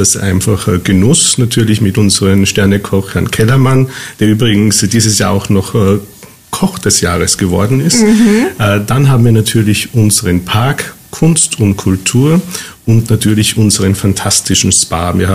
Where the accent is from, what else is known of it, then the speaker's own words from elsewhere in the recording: Austria; Ich bin ein Ösi